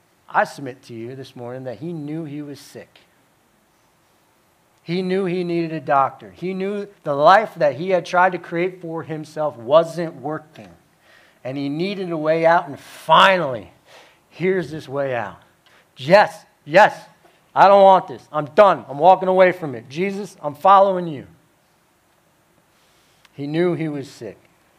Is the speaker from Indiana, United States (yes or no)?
no; New Jersey, United States; I'm originally from the Northeast. You might hear that slip out in my accent from time to time. I talk funny sometimes. And it's so different moving from the Northeast to down here. Because up in New Jersey, you know where people stand spiritually.